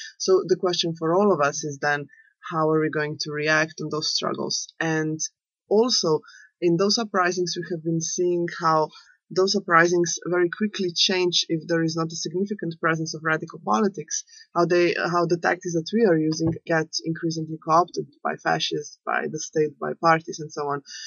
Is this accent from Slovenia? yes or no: yes; Slovenia; English is a second language; I'm from Slovenia.